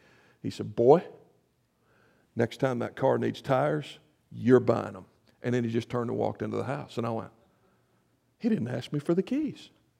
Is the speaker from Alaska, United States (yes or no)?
no; South Carolina, United States; right in front of my high school in my hometown, upstate South Carolina.